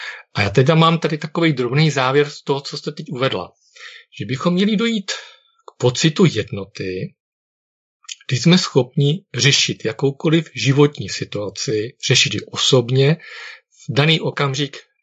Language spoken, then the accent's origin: Czech; Zlín Region, Czechia; Já jsem součástí takové skupinky, které u nás na Valašsku